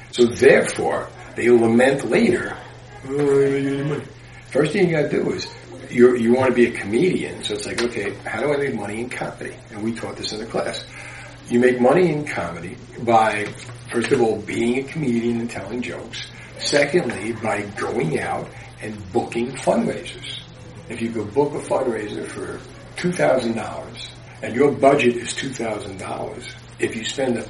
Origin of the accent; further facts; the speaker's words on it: Union City, United States; I grew up in Union City with a lot of that.